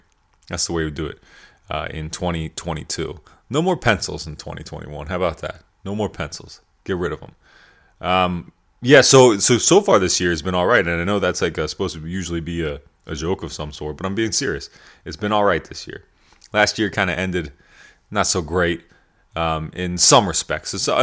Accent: York, Pennsylvania, United States; I grew up in York, Pennsylvania.

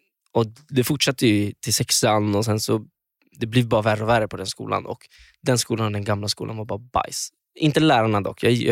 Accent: Kungsbacka, Halland County, Sweden; also born or lived in Gothenburg; vi flyttade från Göteborg till Halland, Kungsbacka, utanför Göteborg. Stället som heter Åsa.

